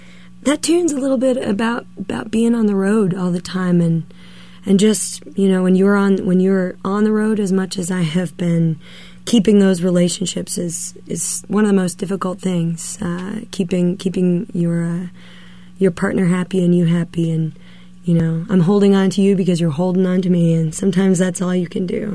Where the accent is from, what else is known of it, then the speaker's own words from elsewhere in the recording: Norwich, Vermont, United States; also born or lived in Hanover, New Hampshire; I grew up in Norwich, Vermont, but I went to Hanover High School, Hanover, New Hampshire.